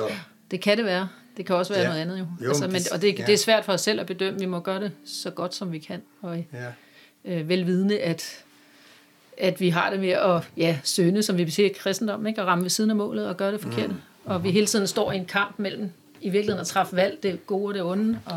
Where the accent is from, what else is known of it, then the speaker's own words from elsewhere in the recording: Birkerød, Capital Region, Denmark; born there; also born or lived in Slagelse / Aalborg; Jeg er født i Birkerød, og døbte Birkerød Kirke